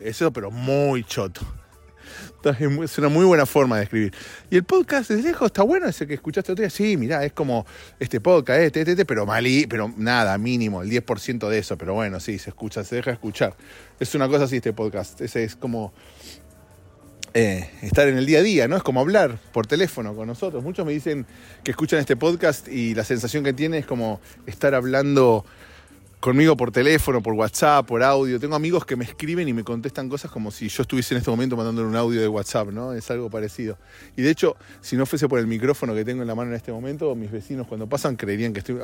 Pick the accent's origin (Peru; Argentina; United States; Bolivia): Argentina; no, soy argentina